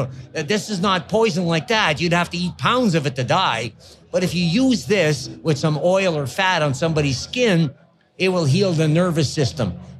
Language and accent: English; Ontario, Canada; I grew up in Northern Ontario in a little town called Callum, Ori Township. And my father was a Beothuk Native Indian of Newfoundland